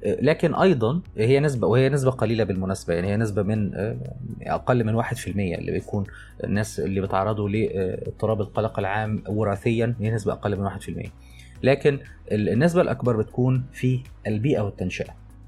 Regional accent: Egypt; زي ما بيقولوا عندنا في مصر

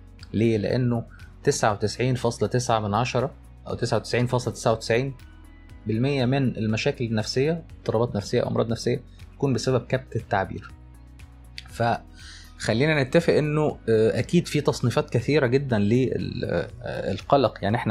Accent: Egypt; زي ما بيقولوا عندنا في مصر

